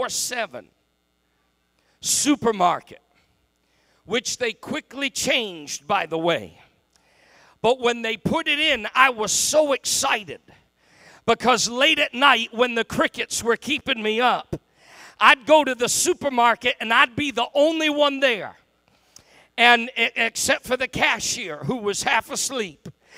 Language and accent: English; Boston, Massachusetts, United States; I was from the city. I was born in the Boston area, went to school in the Boston area, worked in the Boston. I went to school in Boston and worked in Boston.